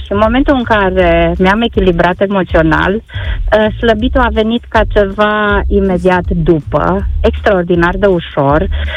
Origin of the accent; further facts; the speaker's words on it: Hunedoara, Hunedoara County, Romania; și sunt din Hunedoara.